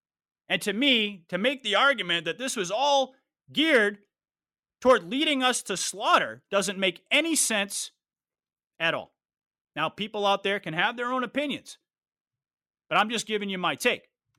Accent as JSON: {"language": "English", "country": "United States", "said": "but right here in America, as an American, I can say the fighting spirit has only gotten stronger amongst patriots."}